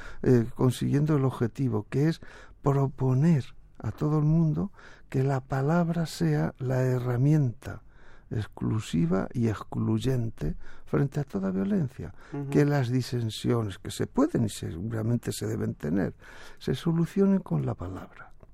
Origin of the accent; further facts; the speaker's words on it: Argentina; De los 149, Argentina han presentado 8.000 escritores de un país como Argentina.